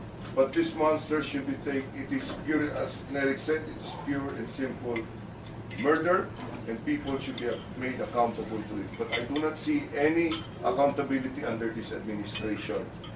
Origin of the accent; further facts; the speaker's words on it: Mindanao, Philippines; This very, very real to me, very emotional because we're from Mindanao, very connected.